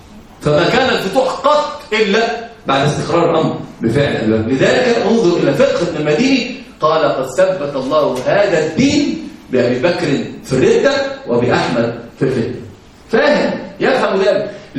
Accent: Egypt; ولكن الفضل عندنا في مصر مثلا ايش يقول ايه المرض الساعد

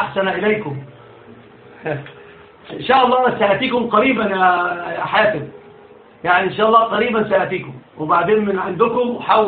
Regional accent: Alexandria, Alexandria Governorate, Egypt; لا الأصل أنا صعيدي أصالة وطبعا أنا ما أعرفش حاجة عن الصعيد. أنا أصل كل شيء حياتي كلها في الإسكندرية

